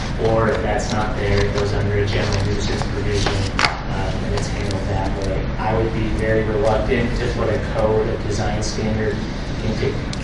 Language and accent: English; Arizona, United States; I know, I grew up in HOA in Arizona.